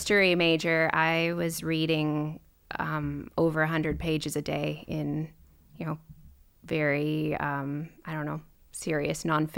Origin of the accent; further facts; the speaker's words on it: Minnesota, United States; I would claim I'm from Minnesota. I moved around a lot as a kid because I was a corporate brat and my dad would get transferred.